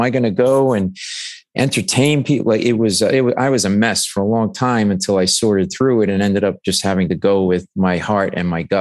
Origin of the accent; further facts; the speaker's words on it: Rhode Island, United States; because I grew up middle class in Rhode Island. My parents were high school educated.